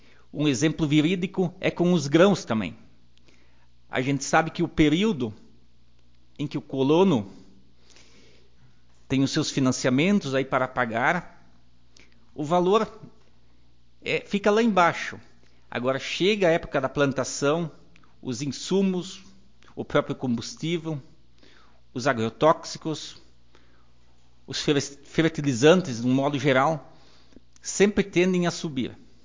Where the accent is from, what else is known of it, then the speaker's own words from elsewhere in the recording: Palmas, Brazil; Venho de Palmas, a nossa angústia também é relativa à creche, relativas a um pouco de asfalto.